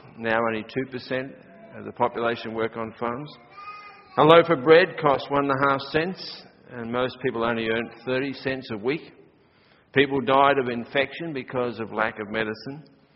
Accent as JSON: {"language": "English", "country": "Australia", "said": "because I'm Australian."}